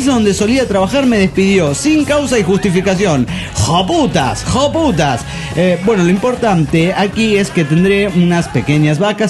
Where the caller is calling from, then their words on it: Guadalajara, Jalisco, Mexico; de Guadalajara.